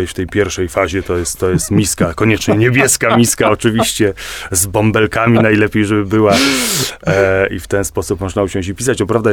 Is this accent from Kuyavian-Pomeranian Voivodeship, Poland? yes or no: yes; Toruń, Kuyavian-Pomeranian Voivodeship, Poland; also born or lived in Łódź; bo ja faktycznie urodziłem się w Łodzi, ale od dziecięcia niemalże z tym Toruniem jestem związany. Dzisiaj w Toruniu nie mieszkam, mieszkam pod Toruniem